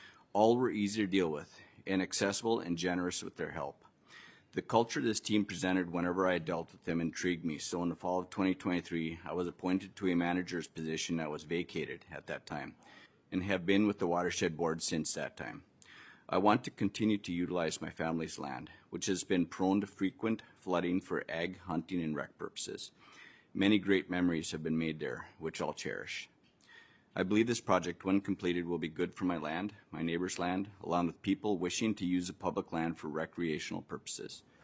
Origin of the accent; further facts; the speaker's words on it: Roseau, Minnesota, United States; from Rosa, Minnesota, local landowner.